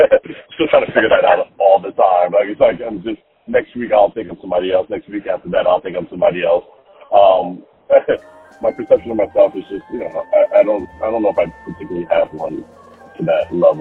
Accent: Philadelphia, Pennsylvania, United States; You know, when I was growing up in Philly, then we're talking about not just the Philly jazz scene, we're talking about the Philly scene in general.

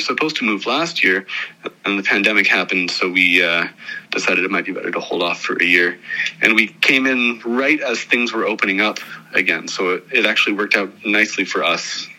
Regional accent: Victoria, British Columbia, Canada; I was born in Victoria, BC, in Canada

